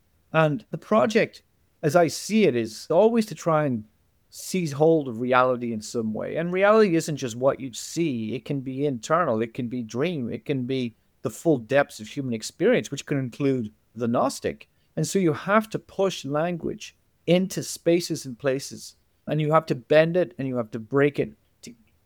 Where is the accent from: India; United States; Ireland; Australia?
Ireland; The thing about being an Irish writer is there is an irreverence.